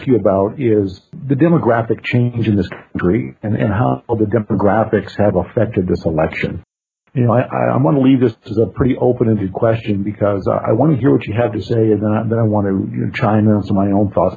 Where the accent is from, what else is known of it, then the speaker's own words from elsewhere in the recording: Arizona, United States; it's not the Arizona that I grew up in.